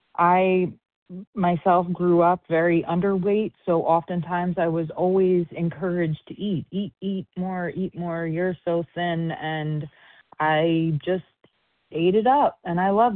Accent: Florida, United States; I'm from Southwest Florida.

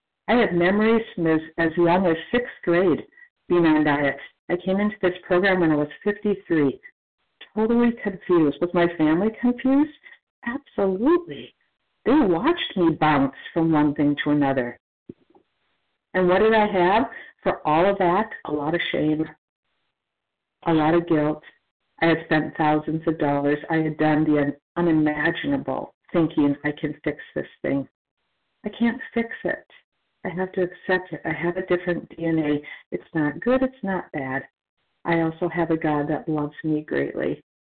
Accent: Florida, United States; from Florida, a real compulsive overeater.

